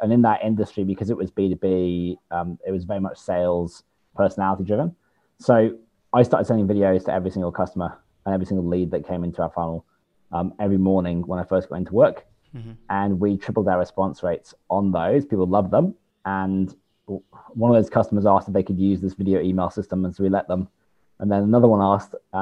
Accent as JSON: {"language": "English", "country": "United Kingdom", "lives_now": "Sydney, Australia", "said": "I'm British originally, but I'm based in Sydney, Australia."}